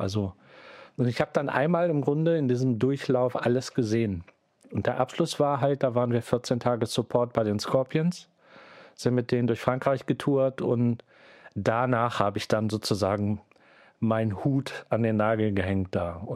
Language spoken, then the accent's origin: German; Göttingen, Lower Saxony, Germany; aber ich bin gebürtiger Göttinger. Ich habe bis zu meinem 40. Lebensjahr auch in Göttingen gewohnt